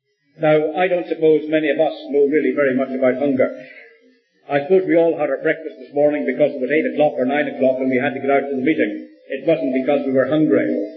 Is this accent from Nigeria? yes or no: no; Northern Ireland, United Kingdom; When I was brought up in the North of Ireland, we used to sing a little chorus